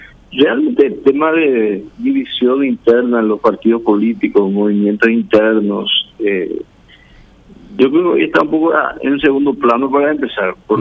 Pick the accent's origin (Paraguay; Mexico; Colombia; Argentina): Paraguay; Eso creo que es el objetivo principal como paraguayo.